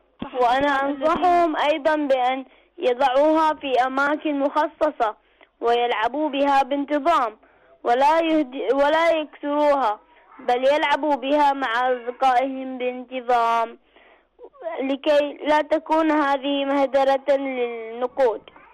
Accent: Bahrain; من البحرين.

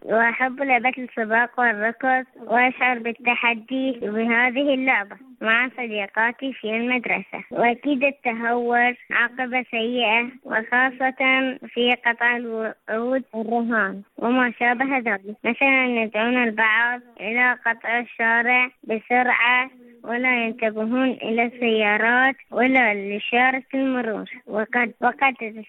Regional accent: Iraq; من العراق،

